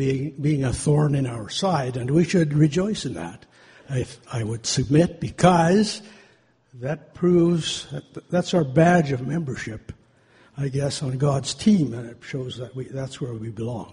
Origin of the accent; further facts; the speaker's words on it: Saskatoon, Saskatchewan, Canada; Good evening. … from Saskatoon.